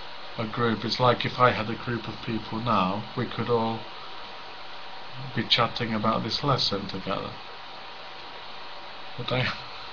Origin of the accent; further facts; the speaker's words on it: Cambridge, East of England, United Kingdom; born there; although I was born in Cambridge, I have to say.